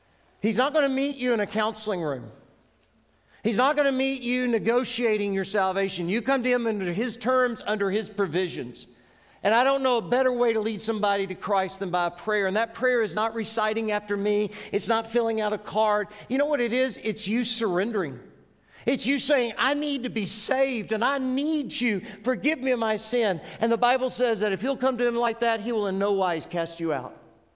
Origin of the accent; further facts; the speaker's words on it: Inslee, United States; I grew up over in Inslee.